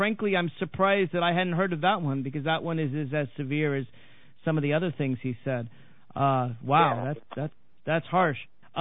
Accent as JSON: {"language": "English", "town": "Nashville", "region": "Tennessee", "country": "United States", "tie": "born or raised there", "said": "I know just growing up in Nashville, Tennessee"}